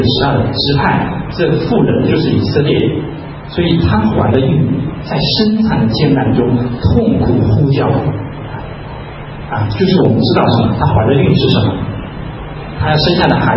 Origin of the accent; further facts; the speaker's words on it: China; 我记得很多就是我们中国人在这个刚接受啊